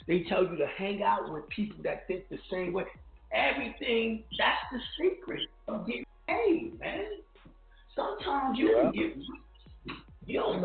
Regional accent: New York, United States; I love it, but I'm thinking maybe I love it because I'm a New Yorker.

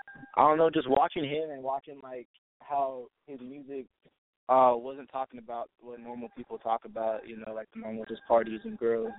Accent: San Diego, California, United States; now in Los Angeles, United States; And then the big challenge was making the move out to Los Angeles because I'm originally from San Diego.

